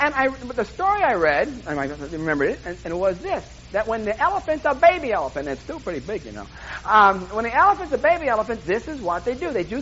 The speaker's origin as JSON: {"language": "English", "town": "Manhattan", "region": "New York", "country": "United States", "said": "I'm from Manhattan, as we all know."}